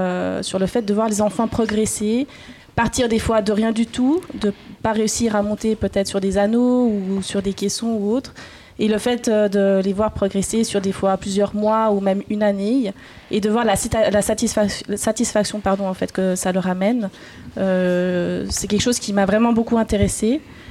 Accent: Valais, Switzerland; Mes origines, je suis valaisanne, d'où mon caractère des fois un peu tranché, on va dire. Valaisanne et voilà, Suisse, 100%.

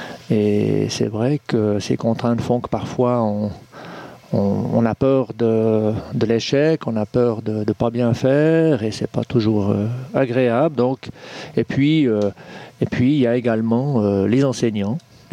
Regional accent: Lausanne, Vaud, Switzerland; now in Bussigny, Switzerland; je suis quand même lausannois. Je suis né à Lausanne et j'y ai vécu 40 ans. Et c'est ensuite, après ces 40 ans, que je suis arrivé à Bussigny

